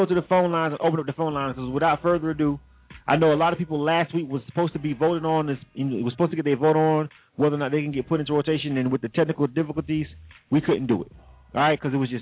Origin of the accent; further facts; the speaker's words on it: Florida, United States; I'm also from Florida, and I'm a Heat fan.